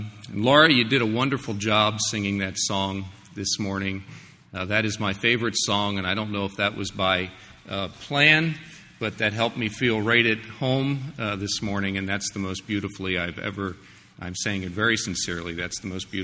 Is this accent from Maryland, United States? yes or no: yes; Westminster, Maryland, United States; And it's great to be in Maryland, which is my home state. And I grew up in Westminster